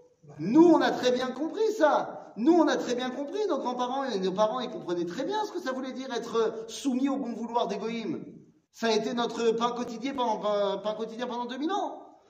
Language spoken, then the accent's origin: French; France; Parce qu'on a grandi en France, parce qu'on connaît l'exil